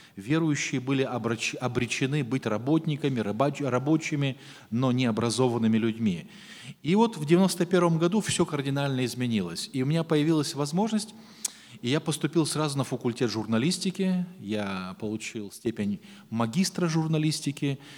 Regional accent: Saint Petersburg, Russia; born there; also born or lived in Moldova; now in Moscow, Russia; Я живу в Москве 25 лет. До этого я жил 25 лет в Молдавии, я родился в Ленинграде, в Санкт-Петербурге, и женившись, у нас был брак в 91 году, мы переехали в Москву

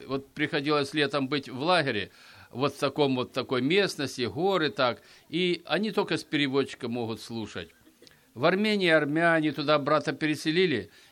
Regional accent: Vladikavkaz, North Ossetia–Alania, Russia; Я сам с Владикавказа, вот с Виктором Васильевичем, с Кавказа, с нашего, он тоже с автономной республики Диадыгея, я с Осетии.

